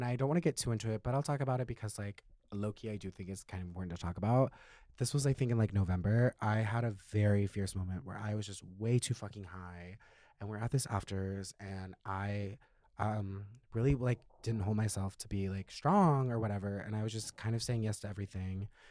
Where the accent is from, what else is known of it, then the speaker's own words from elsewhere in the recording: California, United States; also born or lived in North Carolina; I grew up in California for the listeners at home.